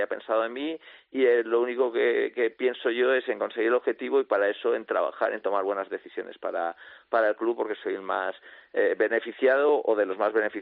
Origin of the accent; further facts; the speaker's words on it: Valencia, Valencian Community, Spain; es verdad que yo soy de Valencia, que tengo a la familia allí